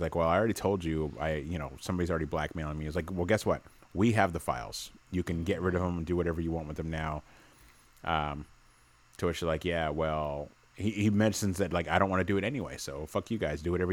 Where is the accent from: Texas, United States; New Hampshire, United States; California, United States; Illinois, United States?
California, United States; I'm from the Bay Area. The Yay Area.